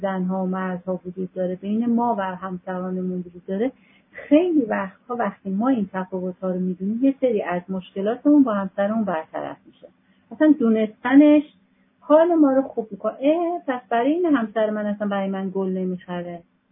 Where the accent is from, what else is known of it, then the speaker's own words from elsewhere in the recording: Iran; از اونجایی که ما ایرانی هستیم